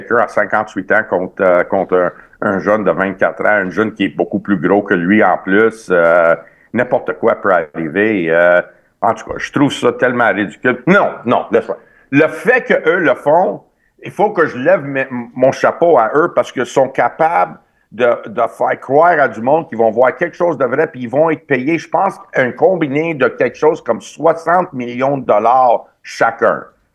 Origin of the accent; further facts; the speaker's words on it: Quebec, Canada; Puis moi, en tant que Québécois, Canadien, j'étais dans le coin